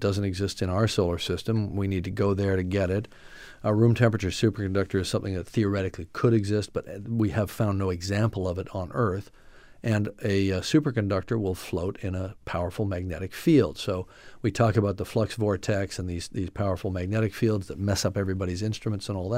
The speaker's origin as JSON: {"language": "English", "country": "Canada", "moved": "yes", "lives_now": "United States", "said": "I'm a Canadian citizen, but I've lived in the U.S. for 37 years."}